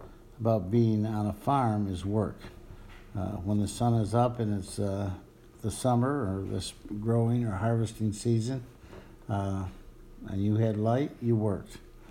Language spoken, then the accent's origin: English; Marion, New York, United States; now in Alabama, United States; Well, I grew up in Marion, New York, which is upstate. It's right south of Lake Ontario. And I was born and raised on a crop farm, as opposed to a dairy farm.